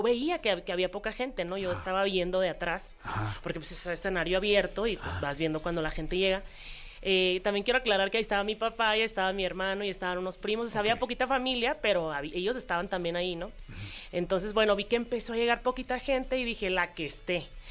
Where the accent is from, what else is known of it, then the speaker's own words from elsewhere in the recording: Culiacán, Sinaloa, Mexico; De Culiacán. Por eso mi acento.